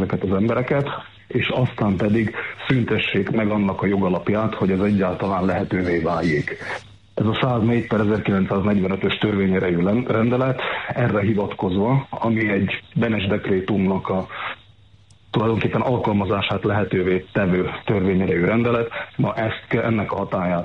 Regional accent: Slovakia; Ez a felvidéki magyarként, szerintem ezt nem kell túlságosan ragozni, ez magától értetődő.

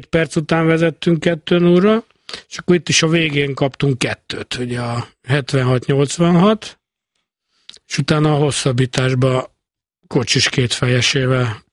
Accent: Budapest, Hungary; most délelőtt kint voltam anyunál Nagytéténből, felnőttem, Budafok Nagytétény

